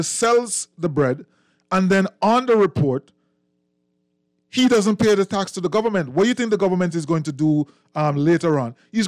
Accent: Jamaica; moved away; Yeah, I am from Jamaica.

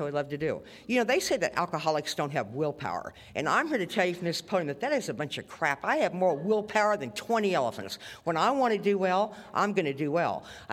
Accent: Lincoln, Nebraska, United States; But anyway, I grew up in Lincoln, Nebraska. I come from a wonderful home there in Nebraska.

